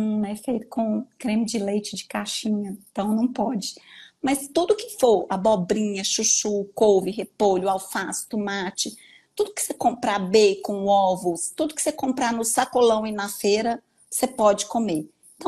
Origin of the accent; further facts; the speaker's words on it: Patos de Minas, Minas Gerais, Brazil; Eu, por exemplo, sou de Patos de Minas